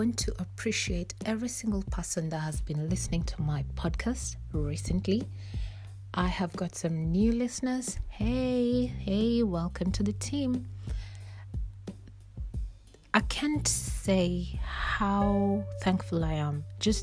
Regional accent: Kenya; moved away as an adult; now in England; I am originally from Kenya, born and raised in Kenya. I moved to England when I was 19.

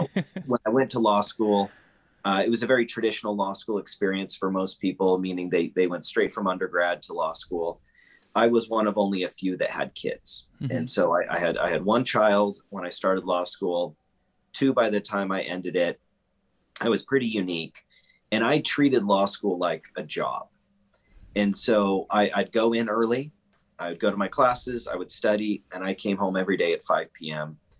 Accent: Boise, Idaho, United States; also born or lived in Belgium / France; But yeah, I'm originally from Boise, Idaho. And went to school in Boise, went to college at Brigham Young University

